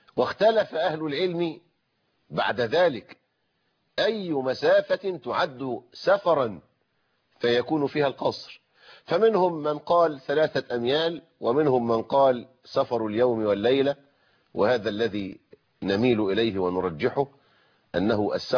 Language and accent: Arabic; Egypt